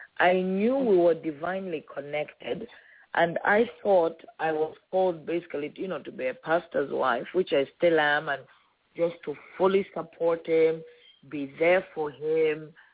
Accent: Zambia; I'm from Zambia.

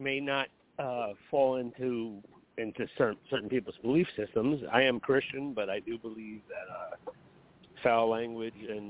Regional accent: United States; I'm not British. Right. I still remember the same exact thing in 2008. Welcome to Blog Talk Radio. I'm like, all right, right. Come on. Like I'm white trash American.

